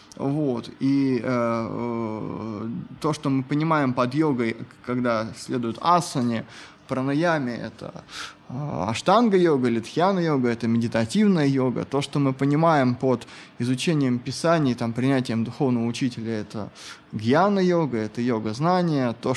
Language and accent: Russian; Russia; born there; Потому что я родился в России в семье преподавателя университета.